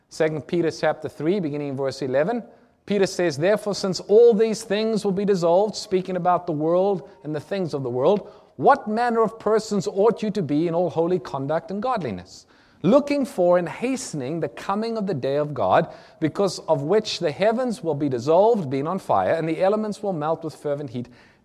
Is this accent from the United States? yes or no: no; South Africa; I found this particularly interesting because I'm from Africa, South Africa, and we've gone to some of these lion parks